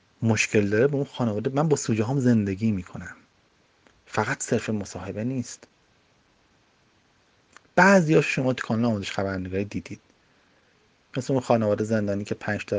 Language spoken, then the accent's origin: Persian; Iran; ما بچه همین مملکتیم، همه ما ایرانی هستیم،